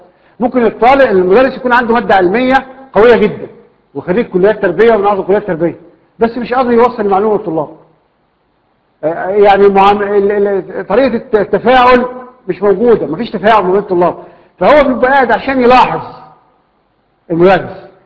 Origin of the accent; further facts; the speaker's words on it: Egypt; احنا عندنا في مصر الفيزياء والكيمياء والرياضه بتبقى اول ثلاث حصص